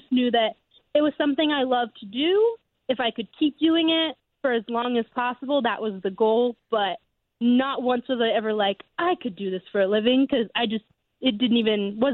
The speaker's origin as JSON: {"language": "English", "town": "Cerro Gordo", "region": "Illinois", "country": "United States", "said": "I'm from a really small town called Cerro Gordo. It has a population of 1,500 people."}